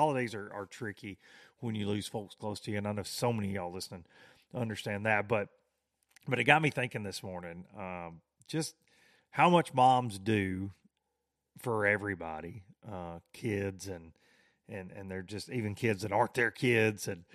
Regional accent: the South, United States; I was in a foreign land to me growing up in the South.

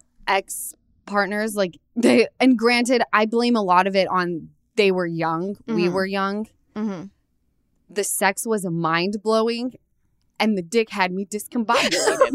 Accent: Utah, United States; I tell any youngster when they're like, it's time, because I come from Utah. Everyone's married 6 kids deep at my age.

